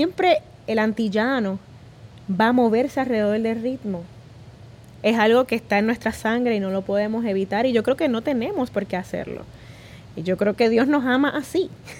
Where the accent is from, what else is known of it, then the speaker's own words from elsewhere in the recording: Puerto Rico; a la larga todos somos puertorriqueños